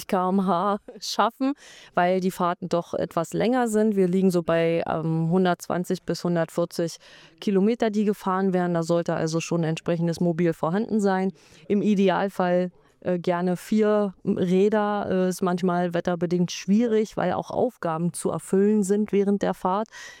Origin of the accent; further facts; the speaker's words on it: Werneuchen, Brandenburg, Germany; ich komme aus Wernäuchen, bin auch sozusagen Ureinwohnerin dort. Der Ort Wernäuchen liegt östlich von Berlin in Richtung ostdeutsche Grenze. Man könnte sagen, zwischen Berlin und Polen liegt Wernäuchen rum.